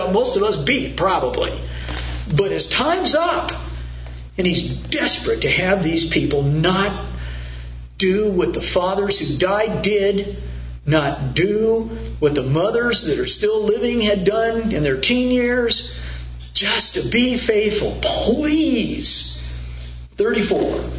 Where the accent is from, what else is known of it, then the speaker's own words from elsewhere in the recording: United States; We've lived all of our lives in the United States of America.